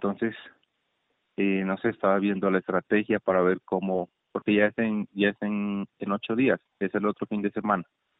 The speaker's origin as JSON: {"language": "Spanish", "town": "Sandoná", "region": "Nariño", "country": "Colombia", "said": "programaron allá en Sandoná esa carrera, pues sí. ¿Cómo no iba a ir a competir a mi tierra, no?"}